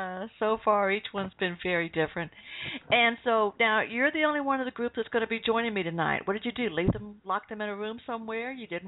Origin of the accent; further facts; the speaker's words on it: the South, United States; accent: southern; I'm worried about your accent, my southern accent.